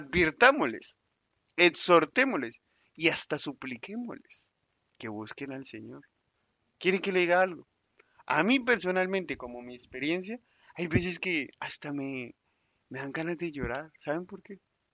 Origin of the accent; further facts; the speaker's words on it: Colombia; ¿Y cuánto nos toca aprender aún nosotros como colombianos que a veces gritamos por todo?